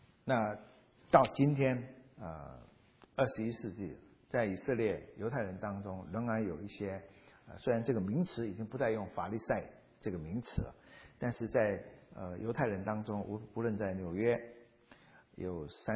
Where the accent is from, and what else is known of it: China